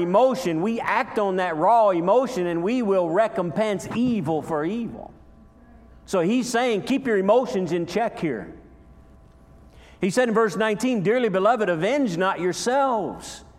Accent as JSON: {"language": "English", "country": "United States", "said": "I'm American. I bleed red, white, and blue. I am American."}